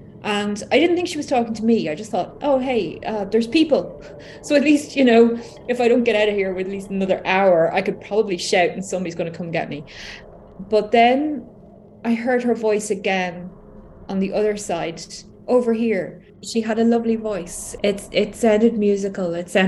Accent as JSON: {"language": "English", "country": "Ireland", "said": "I'm from Ireland. I am 45."}